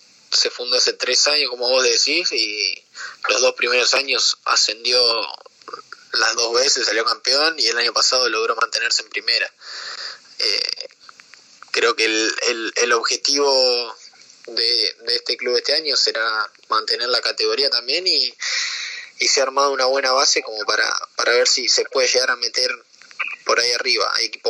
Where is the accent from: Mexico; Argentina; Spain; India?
Argentina; Sí, hay argentinos acá. Somos, en el equipo somos 5 argentinos